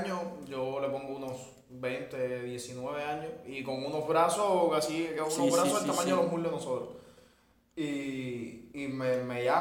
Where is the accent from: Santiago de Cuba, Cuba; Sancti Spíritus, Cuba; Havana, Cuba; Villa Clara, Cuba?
Havana, Cuba; Boyeros; donde yo crecí en Boyero, y sobre todo las amistades mías en Arroyo Naranjo